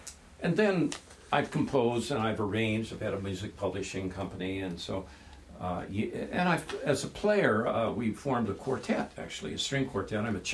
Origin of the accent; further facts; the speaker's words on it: Los Angeles, California, United States; I was born and raised in Los Angeles.